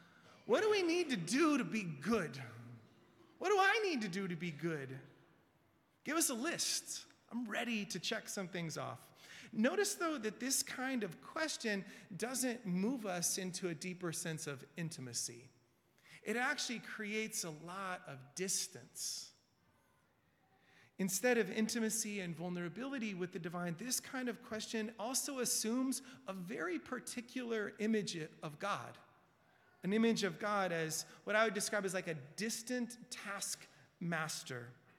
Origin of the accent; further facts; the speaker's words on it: West Coast, United States; Heidi was our Lutheran. She's from the East Coast. I was our Methodist from the West Coast.